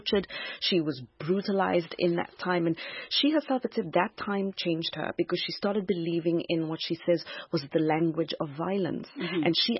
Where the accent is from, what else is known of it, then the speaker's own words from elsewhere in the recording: South Africa; now in United States; as a South African now living in the United States